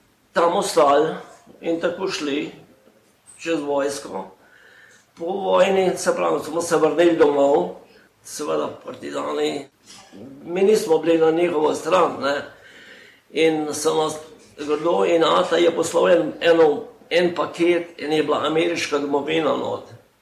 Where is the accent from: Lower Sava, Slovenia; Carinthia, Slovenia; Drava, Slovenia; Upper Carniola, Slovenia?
Lower Sava, Slovenia; Brod; Doma sem iz Broda, to je pri Svetem križu, kakor je zdaj Podbočje. Mi smo doma čisto ob Krki.